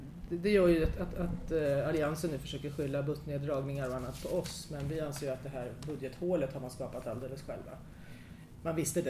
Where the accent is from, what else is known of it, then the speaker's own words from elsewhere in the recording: Tyresö, Stockholm County, Sweden; jag är faktiskt uppväxt i Tyresö.